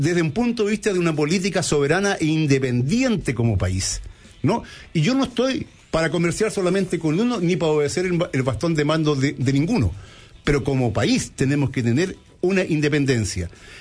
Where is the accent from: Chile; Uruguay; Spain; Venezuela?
Chile; aquí hay un problema como chilenos, estamos en una realidad, ¿no?